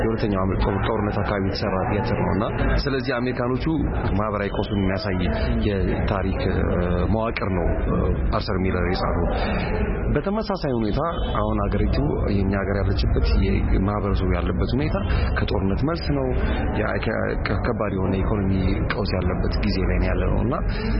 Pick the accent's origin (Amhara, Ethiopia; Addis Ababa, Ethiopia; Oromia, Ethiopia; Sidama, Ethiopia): Addis Ababa, Ethiopia; እኔ ከተማ ነው ያደኩት 4 ኪሎ አካባቢ ነው ያደኩት ግን አሁን ወጥቼ አያት አካባቢ ባል ሰፈር ነው የምኖረው